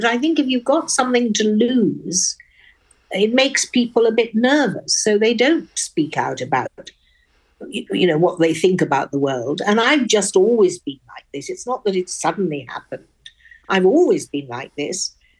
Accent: Oxford, South East England, United Kingdom; I don't speak like this because I feel posh. I speak like this because I was born in Oxford and everybody spoke like that at my school.

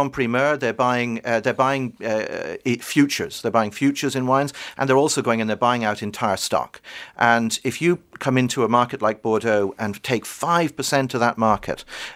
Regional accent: Galway, Connacht, Ireland; I'm also from Galway

